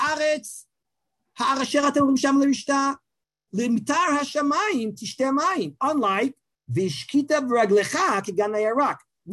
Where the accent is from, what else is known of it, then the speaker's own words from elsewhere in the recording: Israel; I live in Israel. I was born in Israel. My parents made Aliyah.